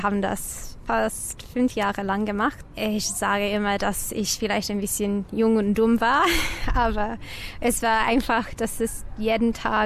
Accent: Adelaide, South Australia, Australia; accent: Australian; first language English; German is a second language; aber da ich aus Adelaide komme, ist mein Akzent nicht so stark, mein australischer Akzent, wenn ich Englisch spreche.

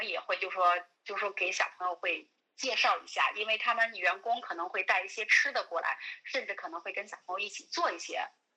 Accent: China

